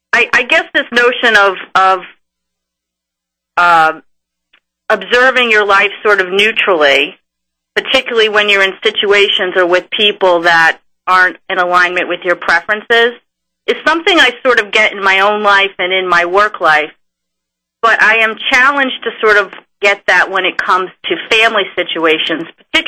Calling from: New Jersey, United States; Today I'm calling from New Jersey.

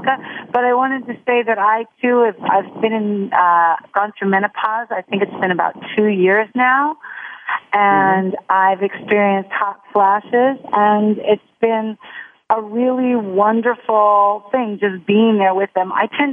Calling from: Brooklyn, New York, United States; I'm calling in from Brooklyn

